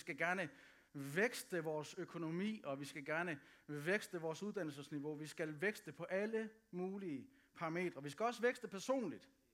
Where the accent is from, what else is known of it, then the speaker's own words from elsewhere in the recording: Aalborg, North Denmark Region, Denmark; Jeg kan godt lide Aalborg. Jeg er fra Aalborg.